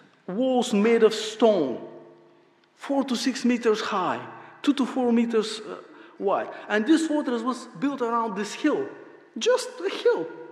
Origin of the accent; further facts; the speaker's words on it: Bulgaria; There is a city in Bulgaria, my home country, called Varna.